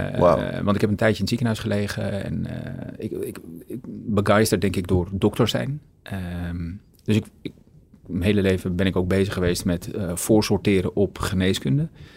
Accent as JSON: {"language": "Dutch", "town": "Amsterdam", "region": "North Holland", "country": "Netherlands", "tie": "born there", "said": "Het leuke is, ik ben geboren in Amsterdam"}